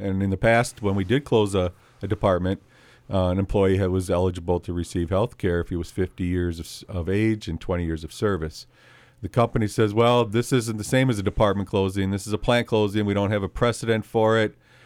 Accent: Oregon, Wisconsin, United States; Since I've been 18, I grew up in Oregon, Wisconsin.

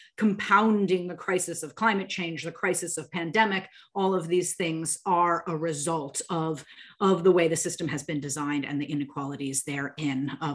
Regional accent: United States; I certainly speak of that as an American

